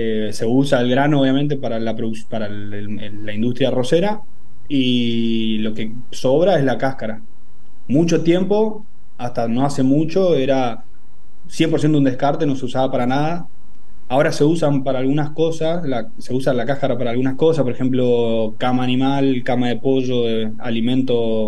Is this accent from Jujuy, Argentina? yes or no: no; Corrientes, Argentina; Soy de Corrientes, de Corrientes Capital.